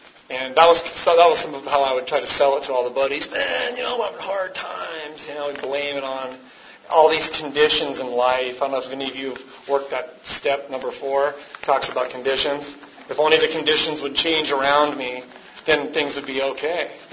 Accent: San Diego, California, United States; I was born in San Diego, greatest place on earth. You know, where else better for an alcoholic or someone who abuses drugs than to grow up 15 minutes from Mexico?

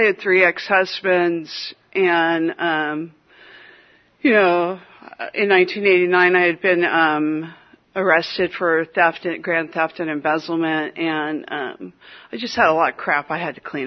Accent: California, United States; Well, when I was a kid, I grew up in the Santa Cruz Mountains, and there was packs of dogs that would run the mountains.

